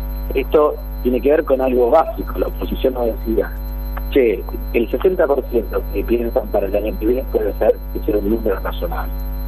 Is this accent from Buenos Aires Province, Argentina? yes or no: no; Rosario, Santa Fe, Argentina; los que somos de Rosario, de Santa Fe